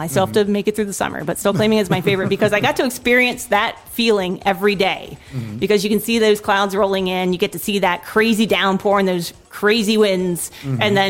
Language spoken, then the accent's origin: English; East Coast, United States; growing up on the East Coast in cities